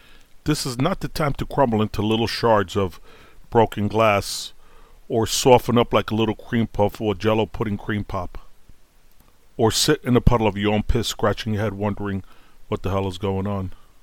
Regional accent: Brooklyn, New York, United States; I was brought up on welfare in Brooklyn, you know, my, a single parent. My pops died when I was 6 years old. Came up really hard in the tenement.

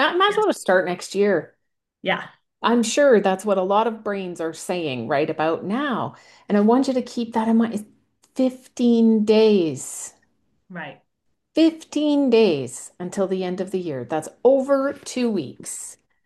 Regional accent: Canada; I am from Canada. I am the one and only coach from Canada. And yes, we have a ton of snow here, tons of snow.

